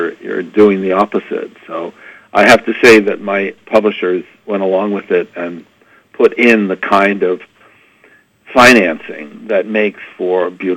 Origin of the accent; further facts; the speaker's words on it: Bronx, New York, United States; I've always loved art, and even as a little kid growing up in the Bronx, I got my mother to let me get on the subway by myself when I was 7 years old